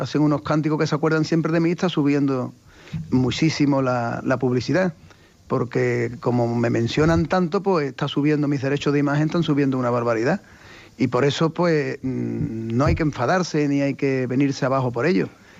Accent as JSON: {"language": "Spanish", "town": "Seville", "region": "Andalusia", "country": "Spain", "said": "Es un arte que aquí hay y que tenemos que aceptarlo como sevillano"}